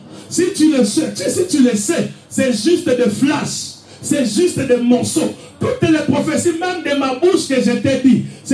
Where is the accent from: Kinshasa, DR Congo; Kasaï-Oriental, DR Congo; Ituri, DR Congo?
Kinshasa, DR Congo; born there; je suis né à Mamayem, à Kinshasa.